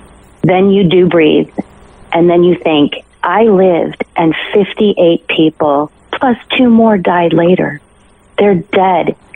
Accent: Idaho, United States; I grew up in Idaho. I know about guns.

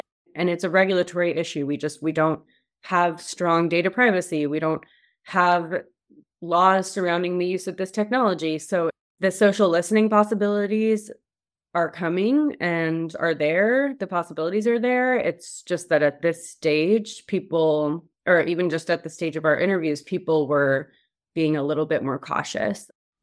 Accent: Texas, United States; I think I'm more likely to be impacted by something that is specific to me as a Texan woman

